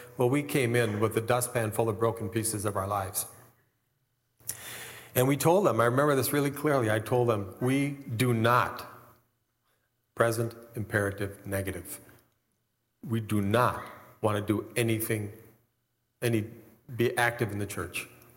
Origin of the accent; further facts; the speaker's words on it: Milwaukee, Wisconsin, United States; Gail's from Chicagoland, I'm from Milwaukee area, but we made this our home and we love it.